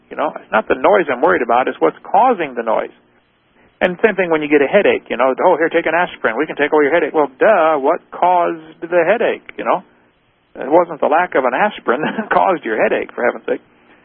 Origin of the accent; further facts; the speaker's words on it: Illinois, United States; I'm not from Missouri, but I'm right next door from Illinois